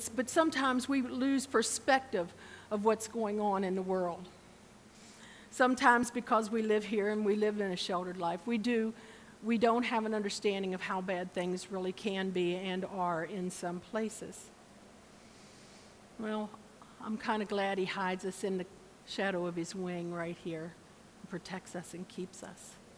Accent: Kaiser, West Virginia, United States; also born or lived in Maryland; I grew up in Kaiser, West Virginia, even though I've lived in Maryland all my life. This is where I ran around when I was a teenager.

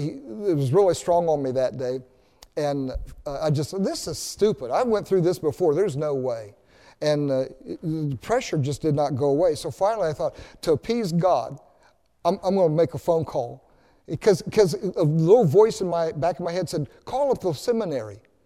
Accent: Oklahoma, United States; when I was a young kid growing up in Oklahoma, I wanted to be an oceanographer.

